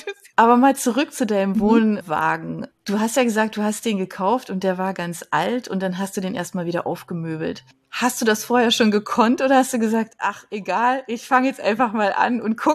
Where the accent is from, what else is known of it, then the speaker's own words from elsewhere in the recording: Berlin, Germany; ich komme ja auch aus Berlin